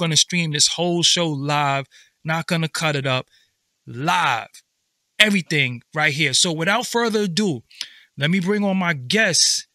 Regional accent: Brooklyn, New York, United States; I'm from Brooklyn. So when we first heard that bass music and all that, I was like, what is this?

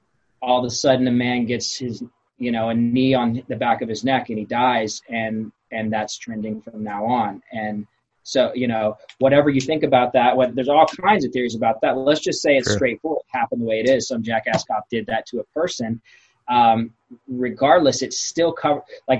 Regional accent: Texas, United States; I mean, I'm from Texas. So pretty much everybody like that grew up in Texas is for the like the majority

